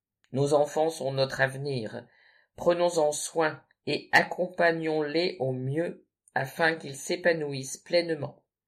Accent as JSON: {"language": "French", "town": "Saint-Maximin", "region": "Auvergne-Rhône-Alpes", "country": "France", "said": "Je suis originaire de Saint-Maximin et vis dans le Grésivaudan depuis 35 ans. J'habite maintenant Sainte-Marie-du-Mont."}